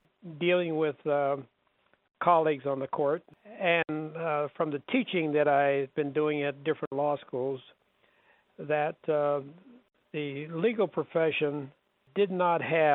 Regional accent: Youngstown, Ohio, United States; So I grew up in Youngstown, and that's where I went to school and went to, after returning from the service in World War II, I enrolled at the college there, which is now a state university.

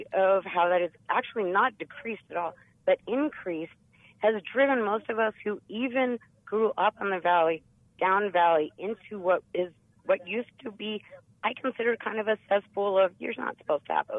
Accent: Carbondale, United States; actually, dear, I'm from Carbondale.

